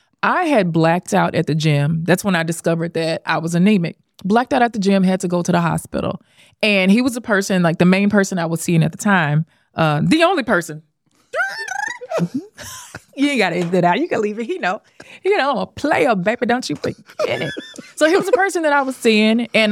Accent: Memphis, Tennessee, United States; also born or lived in Dallas; now in New York City, United States; He's born and raised in Arkansas. I'm born and raised in Memphis.

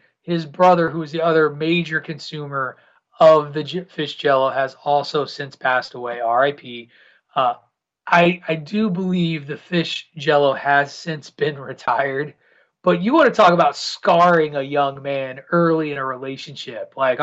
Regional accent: Midwest, United States; now in New England, United States; Where I will have been in New England longer than I was a Midwesterner. But I am still a Midwesterner at heart when it comes to food.

